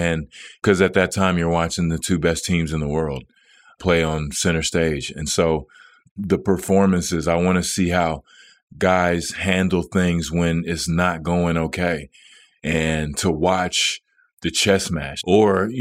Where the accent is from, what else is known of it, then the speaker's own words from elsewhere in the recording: Dallas, Texas, United States; With playing Dallas, it stung so bad for me because, yeah, it was my hometown.